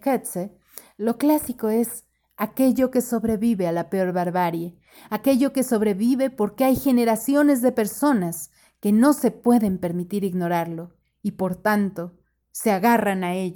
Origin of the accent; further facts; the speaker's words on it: Mexico City, Mexico; also born or lived in Yucatán; yo siempre voy a ser de mi tierra, a la que amo, pero muchas cosas de allá sí que aprendí